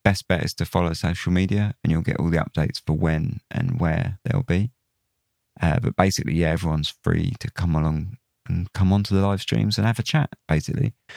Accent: England, United Kingdom; obviously, being English, you might sort of say, no, you're talking nonsense, Ben.

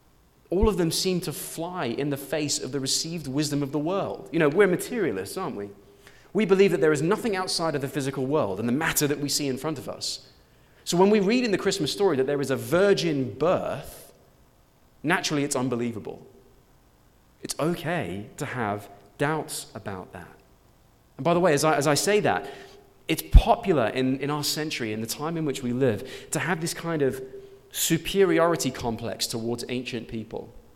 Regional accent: London, United Kingdom; I'm from London.

